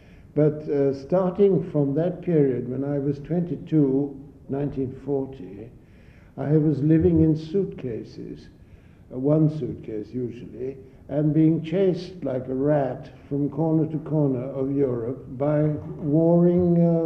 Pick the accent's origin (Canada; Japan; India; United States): India; born there; I was born in India. I'm a colonial.